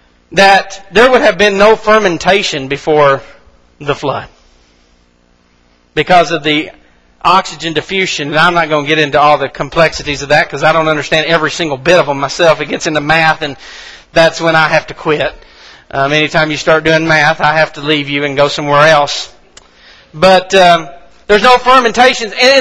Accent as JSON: {"language": "English", "region": "Mississippi", "country": "United States", "said": "I'm going to count on my fingers here because I'm from Mississippi"}